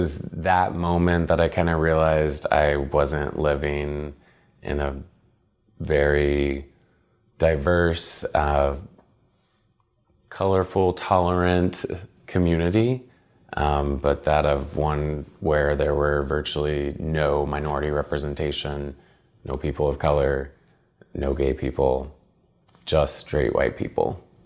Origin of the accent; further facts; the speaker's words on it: Harrison, Arkansas, United States; I'm from Harrison, Arkansas. So the town I'm from, Harrison, Arkansas, there's an active KKK outside of the town.